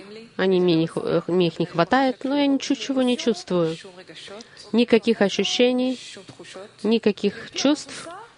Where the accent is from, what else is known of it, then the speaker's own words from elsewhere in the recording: Paris, Île-de-France, France; Я из Парижа.